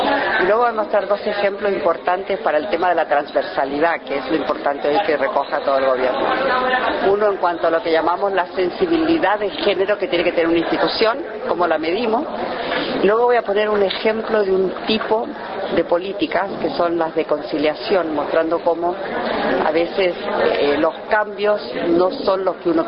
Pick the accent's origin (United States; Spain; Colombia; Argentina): Argentina; born there; also born or lived in Chile; Yo nací en Argentina, viví muchos años en Chile